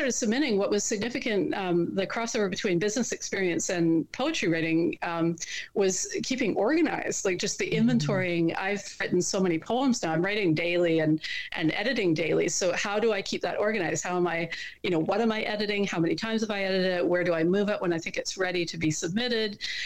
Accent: Canada; I'm a Canadian

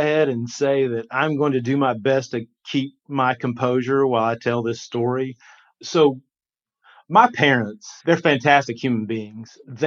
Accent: Rome, Georgia, United States; born there; also born or lived in California; I was born in Rome, Georgia.

